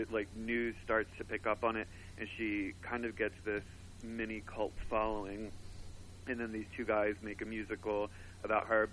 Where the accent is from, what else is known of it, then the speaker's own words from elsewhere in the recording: Lumberton, New Jersey, United States; And then I'm originally from Lumberton, New Jersey, which is where I'm at today, calling from.